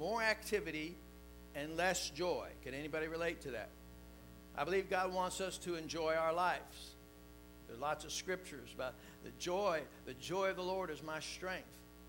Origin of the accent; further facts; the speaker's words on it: Miami, Florida, United States; I grew up in Miami, and all the kids got out of school at the same time.